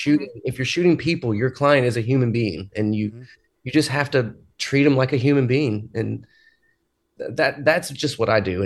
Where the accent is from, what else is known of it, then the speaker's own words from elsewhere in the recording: Texas, United States; Well, I come from Texas where there's zero seasons.